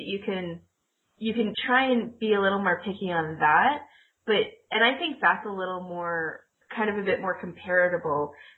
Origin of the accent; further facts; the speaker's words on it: Canada; accent: Canadian; no way in hell am I trying to do this in anything but my Canadian accent